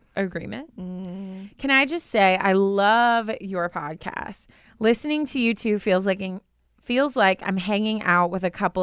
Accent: Canada; He's from the UK, and I'm from Canada.

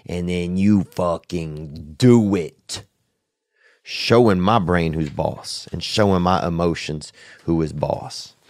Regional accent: Louisiana, United States; Gang, gang … out of that 985, son. And that's my hometown, St. Tammany Parish.

